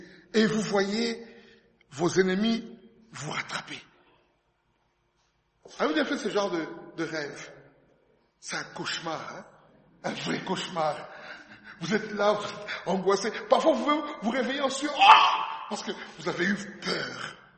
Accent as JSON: {"language": "French", "country": "DR Congo", "said": "Moi, je viens du Congo."}